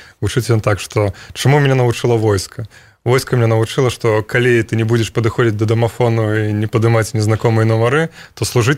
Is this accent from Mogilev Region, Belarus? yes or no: no; Brest, Brest Region, Belarus; я сам з Брэста